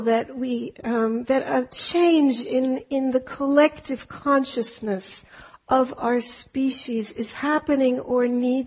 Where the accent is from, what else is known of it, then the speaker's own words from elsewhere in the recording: Germany; English is a second language; also born or lived in Austria; I am German, and I grew up in Austria and Germany. I was born eight years after World War II ended.